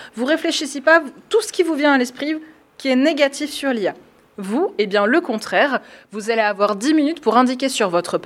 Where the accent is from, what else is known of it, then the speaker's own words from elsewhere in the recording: Valence, Auvergne-Rhône-Alpes, France; je viens de Valence